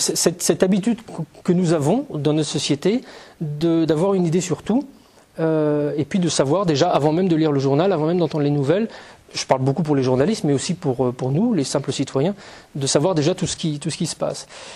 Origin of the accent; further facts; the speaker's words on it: France; j'ai eu l'impression de ressortir d'une bulle de l'Afghanistan et de revenir chez moi en France.